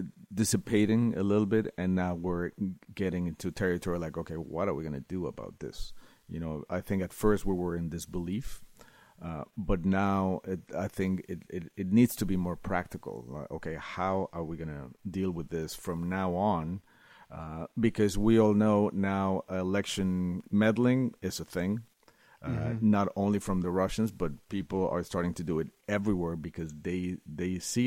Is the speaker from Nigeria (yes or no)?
no; Mexico; now in United States; She's half American, half Croatian. I'm Mexican, and I'm naturalized American.